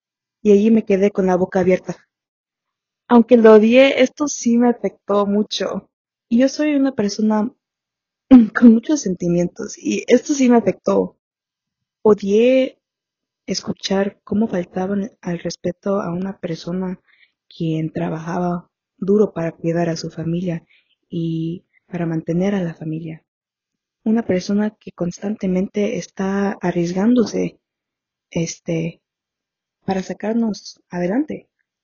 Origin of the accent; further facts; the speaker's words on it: United States; En mi pueblo, yo digo que en aquellos días no era muy diverso.